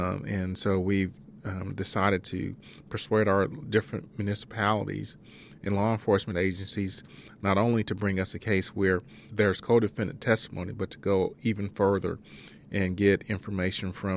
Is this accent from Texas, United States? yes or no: yes; Dallas, Texas, United States; You know, I grew up in Texas and Dallas. And obviously, you know, as an African American, I had issues with law enforcement.